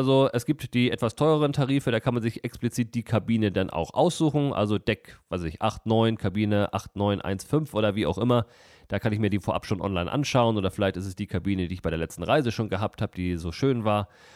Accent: Kiel, Schleswig-Holstein, Germany; so ein bisschen was über meine Heimatstadt erzählen darf, was die Gäste dann eben links und rechts im Hafengebiet in der Kieler Förde dann zu sehen bekommen

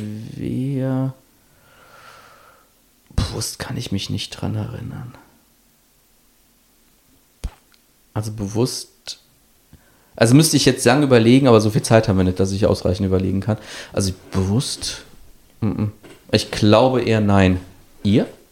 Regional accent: Trier, Rhineland-Palatinate, Germany; ich kenne das aus meiner Heimat in Trier

